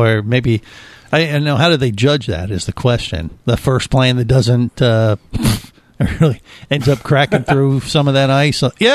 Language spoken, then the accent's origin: English; Ohio, United States; Yeah, I grew up in Ohio.